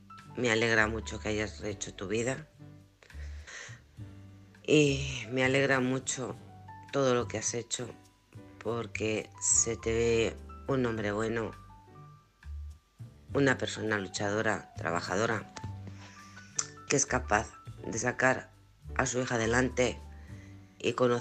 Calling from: Alcorcón, Community of Madrid, Spain; de Alcorcón.

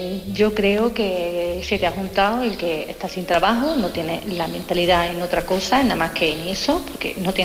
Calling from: Córdoba, Andalusia, Spain; de Córdoba, corresponsal de podcast

